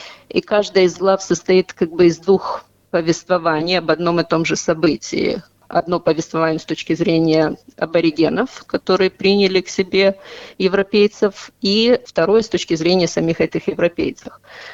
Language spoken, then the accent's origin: Russian; Moldova; В моем детстве все было по-другому, когда мы росли в Молдавии.